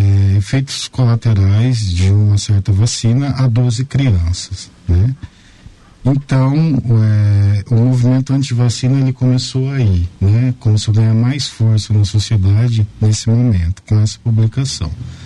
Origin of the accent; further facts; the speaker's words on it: São Paulo, Brazil; born there; inclusive eu nasci em São Paulo, né?